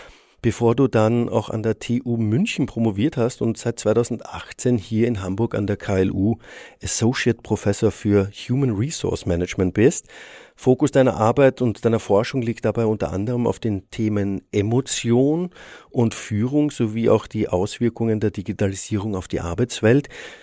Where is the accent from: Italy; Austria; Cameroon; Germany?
Austria; für mich als Österreicher.